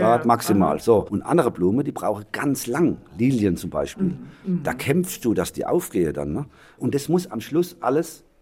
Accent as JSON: {"language": "German", "town": "Heidelberg", "region": "Baden-Württemberg", "country": "Germany", "said": "ja, ich komme aus Heidelberg."}